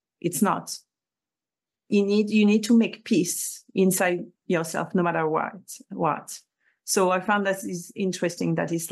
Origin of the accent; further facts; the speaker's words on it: France; and I mean from France, I grew up in France